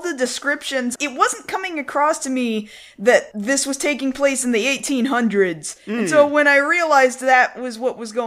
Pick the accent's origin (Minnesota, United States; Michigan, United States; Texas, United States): Texas, United States; I was in the hill country growing up. I lived out there in them there parts.